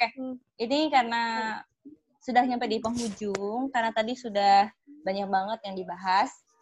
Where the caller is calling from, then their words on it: Majalengka, West Java, Indonesia; di sini lagi hujan gede di Majalengka lagi hujan gede, jadi agak jaringannya agak terganggu kalau di desa aku, kebetulan karena desa aku tuh jauh di pelosok gitu.